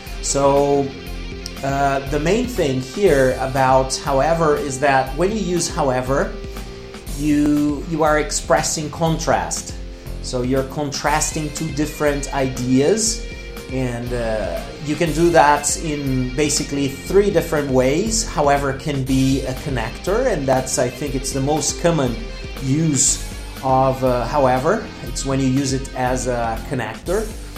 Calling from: Porto Alegre, Rio Grande do Sul, Brazil; English is a second language

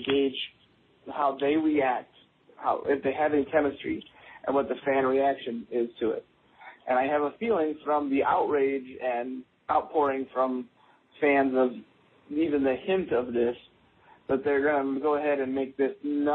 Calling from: Michigan, United States; from Michigan again

